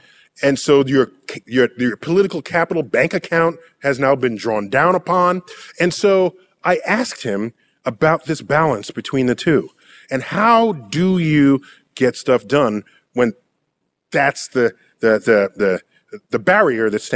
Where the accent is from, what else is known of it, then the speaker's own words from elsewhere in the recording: United States; But as an American, I wanted it here on our soil.